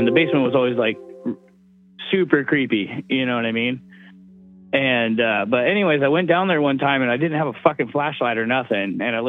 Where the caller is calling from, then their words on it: Eugene, Oregon, United States; also born or lived in Reno, Nevada; from Eugene.